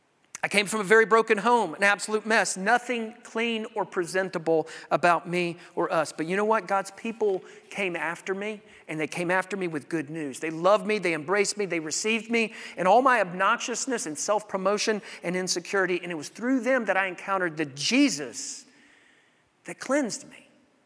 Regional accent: the South, United States; I grew up in the South. Lots of churches, right? Lots of Christian talk.

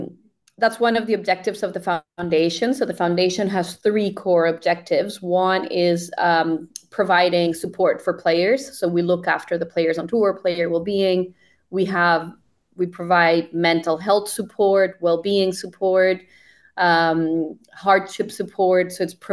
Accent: Colombia; I moved back to Colombia after college. I'm originally from Colombia.

